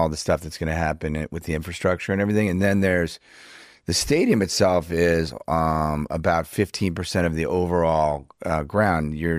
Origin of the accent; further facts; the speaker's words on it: Chevy Chase, Maryland, United States; And, you know, I grew up there. I grew up in Chevy Chase, Maryland.